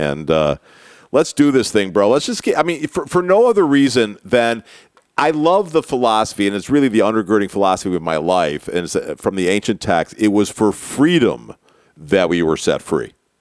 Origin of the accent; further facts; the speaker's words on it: Chicago, Illinois, United States; I grew up in Chicago under the Mayor Daley regime.